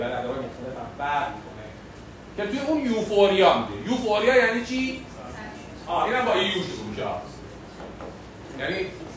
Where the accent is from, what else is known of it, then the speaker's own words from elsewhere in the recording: Iran; حالا به عنوان یک ایرانی